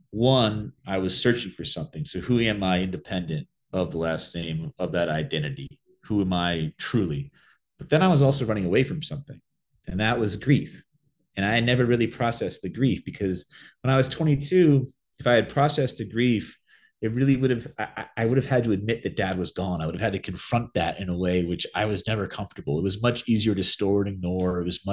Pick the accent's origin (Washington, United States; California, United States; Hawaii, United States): Washington, United States; I need to figure out who I am beyond my name, beyond this bubble I grew up in Washington, and just walk away from this for a little bit.